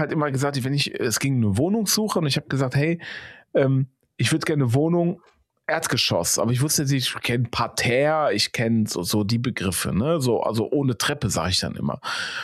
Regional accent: Germany; ich sage denen ja auf Arabisch, dass ich aus Deutschland komme. Das heißt, man erkennt ja, dass ich Arabisch spreche.

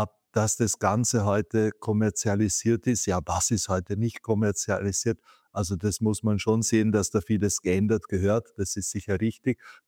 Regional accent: Austria; zum Beispiel bei uns in Österreich insgesamt auch, dass wir nach vielen, vielen Jahren es wieder geschafft haben, uns für eine Weltmeisterschaft zu qualifizieren.

